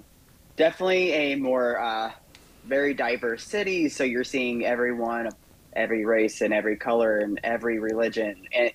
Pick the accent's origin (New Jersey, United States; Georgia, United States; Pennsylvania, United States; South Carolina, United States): Georgia, United States; now in Chicago, United States; I am originally from the South. I originally grew up in Southeast Georgia. I was about 30 minutes north of Jacksonville, Florida.